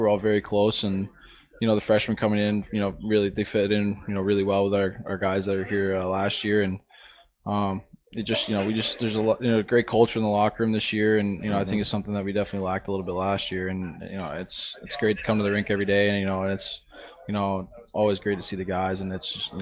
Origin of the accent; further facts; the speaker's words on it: Greensboro, North Carolina, United States; I grew up in Greensboro, and it's It was growing at one point. I think it's down a little bit, but it's a little bit of a hockey town.